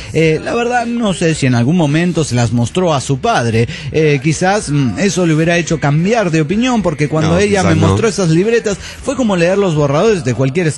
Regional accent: Valencia, Carabobo, Venezuela; de Valencia, Venezuela.

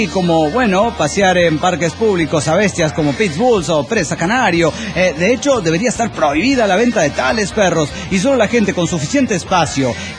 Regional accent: Caracas, Capital District, Venezuela; de Caracas, Venezuela.

